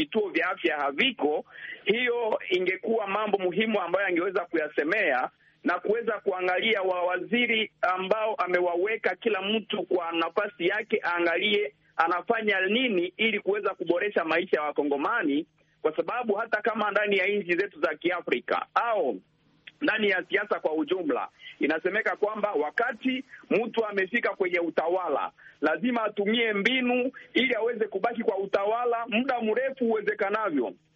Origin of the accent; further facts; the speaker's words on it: Beni, North Kivu, DR Congo; Na maeneo ya Beni ambako nimetokea